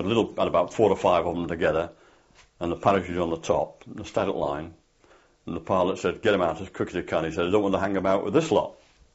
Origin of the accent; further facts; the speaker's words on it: Stockport, North West England, United Kingdom; also born or lived in Crewe; "Well, I come from Stockport. Where do you come from?"